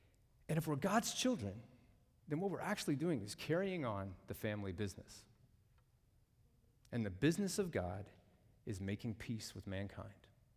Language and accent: English; the South, United States; I grew up in the South back in the 1980s.